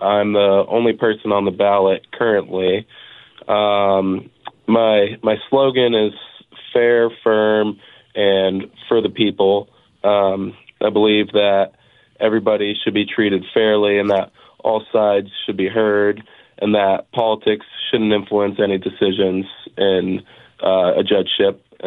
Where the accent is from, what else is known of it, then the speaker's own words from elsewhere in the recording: Kingston, New York, United States; I grew up in Kingston, and I spent the last 3 years learning the law.